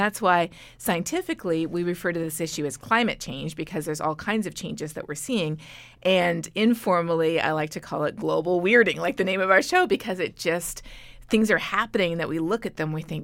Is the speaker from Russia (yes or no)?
no; Canada; moved away as an adult; now in United States; Well, as a Canadian moving to the U.S., I sort of vaguely knew there were people out there who didn't think the climate was changing